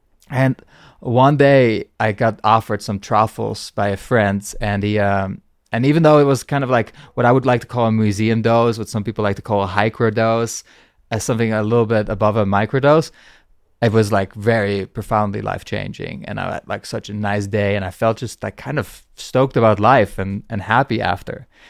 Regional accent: Netherlands; I'm from the Netherlands, which it's a very good place if you're a mushroom lover

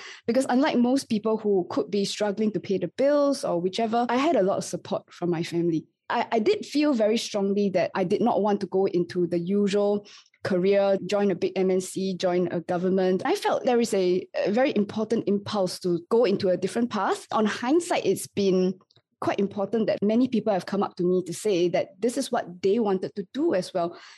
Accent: Singapore; I grew up in Singapore, and apart from the fact that I didn't come from a particularly wealthy family

